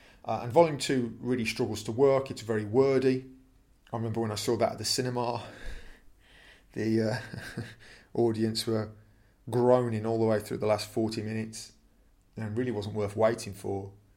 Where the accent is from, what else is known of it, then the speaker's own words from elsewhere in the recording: United Kingdom; And what's great as a British person is watching lots of actors familiar from British TV crop up in minor cameos.